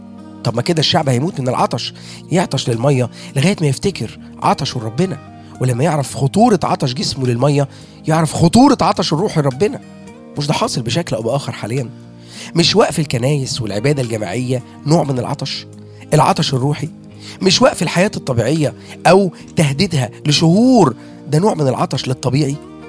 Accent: Egypt; عاوز اقول كمصري اني بثق في سياسة بلدي وقوتها

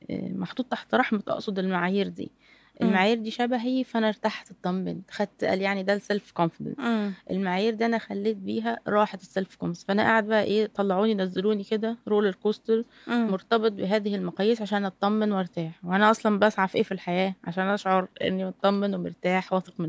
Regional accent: Egypt; واحنا اسره مصريه الفكر وثقافة مختلفة

